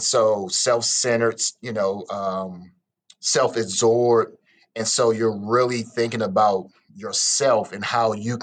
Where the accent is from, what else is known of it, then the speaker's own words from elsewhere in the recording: Washington, District of Columbia, United States; You know, I grew up in Washington, D.C., and so church was just something that we did on Sundays.